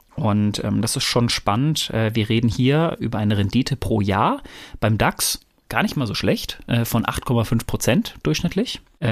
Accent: North Rhine-Westphalia, Germany; Ich komme ja ursprünglich aus dem Pott

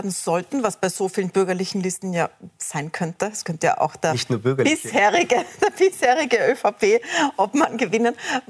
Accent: Innsbruck, Tyrol, Austria; moved away; Ich muss auch als Innsbruckerin, die aber schon lange weg ist, schwierig zu verstehen.

